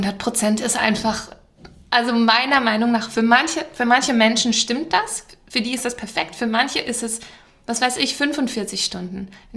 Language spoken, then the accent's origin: German; Switzerland; accent: Swiss German; Ich verstecke das immer den Schweizer Dialekt.